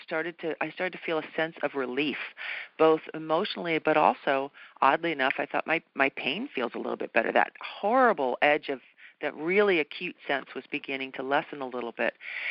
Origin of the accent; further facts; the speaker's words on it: New England, United States; I was brought up, I'm from New England originally, and you're not supposed to see pain, know about pain, talk about pain, show your pain.